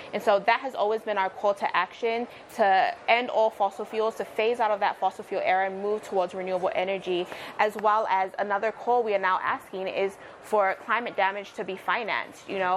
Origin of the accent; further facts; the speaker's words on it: Samoa; So I'm from Western Samoa, and there is the American Samoa part of our islands.